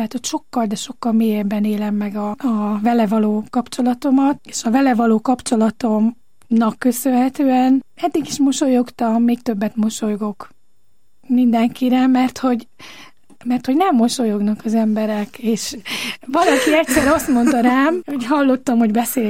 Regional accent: Tápióbicske, Pest, Hungary; Tápióbicskén nőttem föl, egy kis cigánytelepen

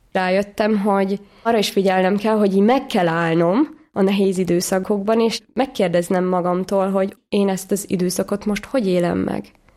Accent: Zala, Hungary; Keresztény családban nőttem föl, 5 vagyunk testvérek, egyedüli lány vagyok. Zalában nőttem föl, de a szüleim azért telepedtek le Homokkomáromban

